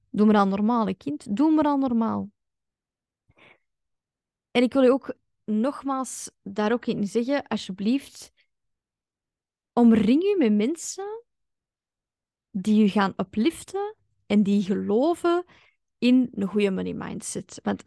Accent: Belgium; laten we gewoon als community of als Belg eens een beetje minder onbenozel doen over dat geld.

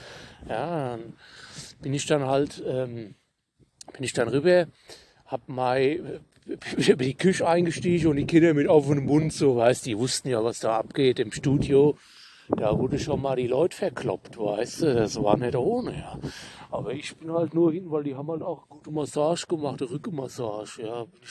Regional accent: North Rhine-Westphalia, Germany; Ich komme ja aus dem Ruhrgebiet.

